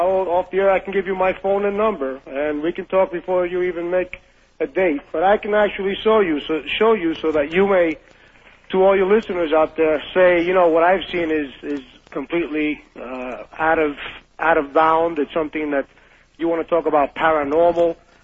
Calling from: Hollywood, Florida, United States; from Hollywood, Florida.

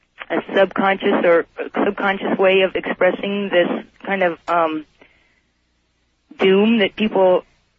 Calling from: Calabasas, California, United States; I'm calling from Calabasas.

